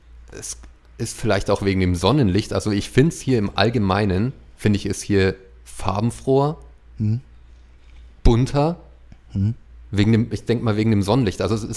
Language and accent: German; Rothenburg ob der Tauber, Bavaria, Germany; Rothenburg ob der Tauber, schönste Stadt der Welt.